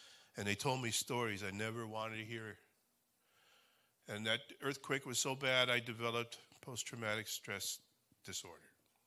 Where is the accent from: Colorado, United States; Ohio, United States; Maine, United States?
Ohio, United States; Cleveland; I'm from Cleveland, Ohio. Yes, you may pity me.